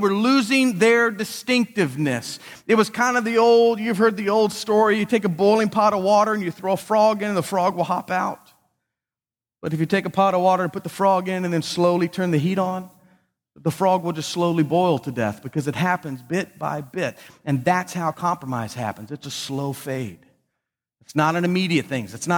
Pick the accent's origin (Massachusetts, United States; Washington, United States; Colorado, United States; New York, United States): New York, United States; Buffalo; I grew up in Buffalo, so I married a good Southern girl and then saved her from up north.